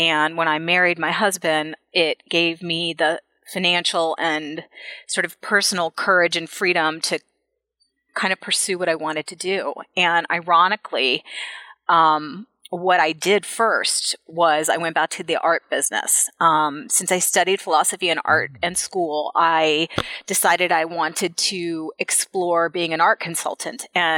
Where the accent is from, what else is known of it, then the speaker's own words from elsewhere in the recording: Florida, United States; and we'd go to flea markets and up to Atlanta, because I'm from Florida, to shop flea markets.